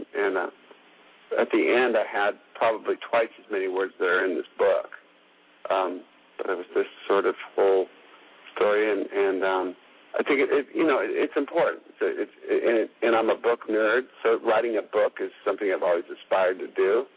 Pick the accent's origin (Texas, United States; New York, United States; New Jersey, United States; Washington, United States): Washington, United States; Seattle; I was given a Thursday column at the Seattle Weekly. I'm from Seattle.